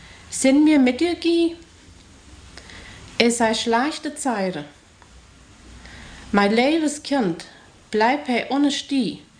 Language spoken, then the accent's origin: German; Drachhausen, Brandenburg, Germany; born there; Ich bin geboren in Drahausen.